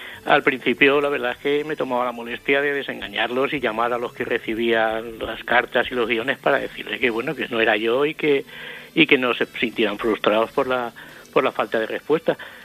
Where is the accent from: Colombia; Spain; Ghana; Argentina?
Spain; Valencian Community; como además soy valenciano como el director